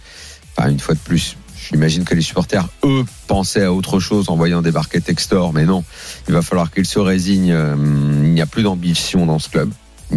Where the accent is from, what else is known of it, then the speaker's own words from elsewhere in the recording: Lyon, Auvergne-Rhône-Alpes, France; Autant je suis lyonnais, je ne comprends pas ce que fait mon club et où va mon club.